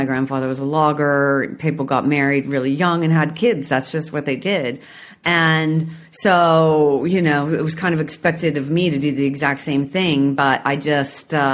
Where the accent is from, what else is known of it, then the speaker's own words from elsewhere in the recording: Washington, United States; I'm from Washington State. I went to University of Washington.